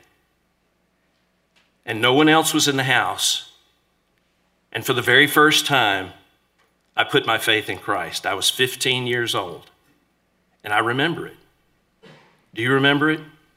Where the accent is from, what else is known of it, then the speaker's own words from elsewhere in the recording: Decatur, Georgia, United States; I'm from Georgia. I'm from Atlanta. Actually, Decatur. It's a suburb of Atlanta.